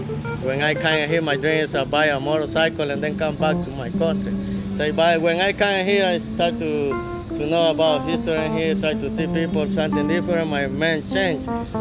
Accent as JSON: {"language": "English", "country": "El Salvador", "said": "I'm from El Salvador. I've been working here for almost 2 years."}